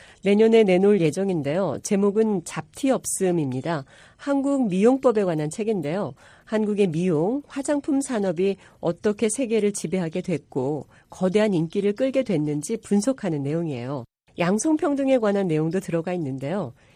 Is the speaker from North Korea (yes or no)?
no; Texas, United States; Korean is a second language; also born or lived in Missouri; 저는 미주리주에서 태어나 텍사스주에서 자랐는데요. 텍사스에 있는 작은 지역 언론에서 일하고 있었어요.